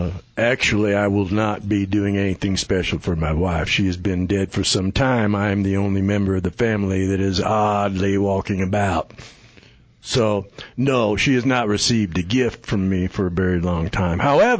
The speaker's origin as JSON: {"language": "English", "town": "Hannibal", "region": "Missouri", "country": "United States", "tie": "born or raised there", "said": "Oh, yes, we had a Grinch in my hometown in Hannibal. He was my father."}